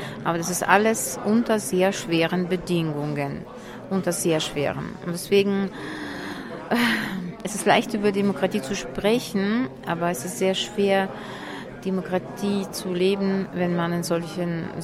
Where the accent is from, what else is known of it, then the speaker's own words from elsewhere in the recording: Odesa, Odesa Oblast, Ukraine; German is a second language; Ich komme aus Odessa, aus der Ukraine.